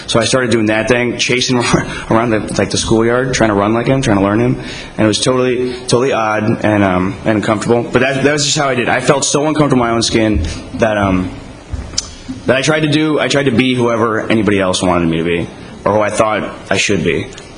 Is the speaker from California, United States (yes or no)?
yes; California, United States; so I grew up in California in a little town right outside of, 10 miles outside of San Francisco.